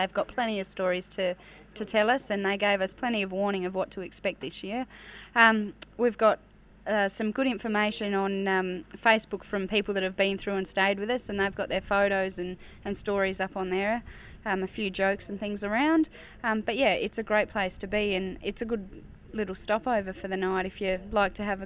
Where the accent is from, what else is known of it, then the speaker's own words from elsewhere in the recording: South Australia, Australia; now in Bramwell, Australia; Originally from York Peninsula, South Australia, but we left there on a bit of a working holly and we've found Bramwell and now it's home for us.